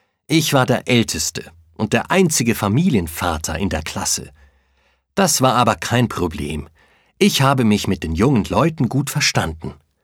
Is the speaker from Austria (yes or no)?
no; Ecuador; first language Spanish; German is a second language; Ich komme aus Ecuador. Meine Muttersprache ist Spanisch.